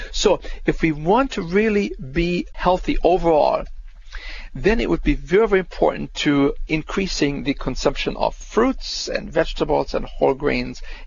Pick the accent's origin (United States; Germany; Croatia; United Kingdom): Germany; we had nothing when I grew up in Germany after the war.